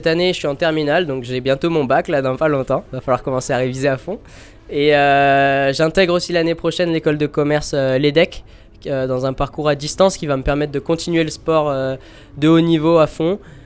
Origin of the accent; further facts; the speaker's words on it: Corsica, France; je viens de Corse, j'ai 17 ans